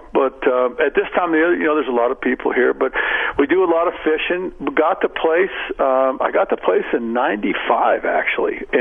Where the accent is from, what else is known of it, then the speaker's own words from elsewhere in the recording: California, United States; Yeah, I grew up in the West San Fernando Valley, went to Taft High School